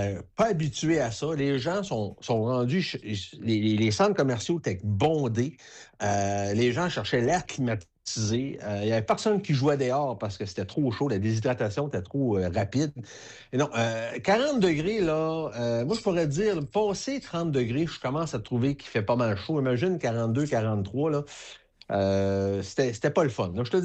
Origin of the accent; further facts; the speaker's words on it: Quebec, Canada; Écoute, moi, je vais te dire, je suis un vrai Québécois et un originaire de la Côte-Nord.